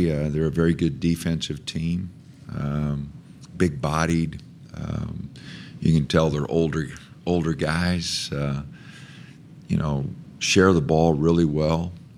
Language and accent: English; Nebraska, United States; Loved working at Creighton. Love Omaha. I'm from Nebraska.